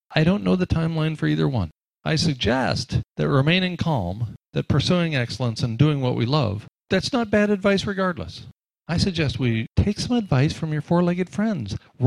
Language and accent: English; United States; I grew up in the United States on Walt Disney